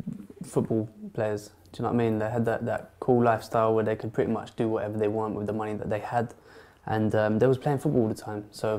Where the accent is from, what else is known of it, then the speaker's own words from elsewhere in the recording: St Albans, East of England, United Kingdom; So, I'm from St. Albans, Hertfordshire, middle class family, nice upbringing, just very sporty, always enjoyed sports and being about.